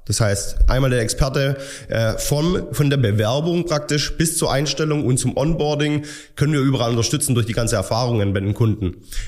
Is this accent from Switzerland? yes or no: no; Schwäbisch Hall, Baden-Württemberg, Germany; wir kommen aus Schwäbisch Hall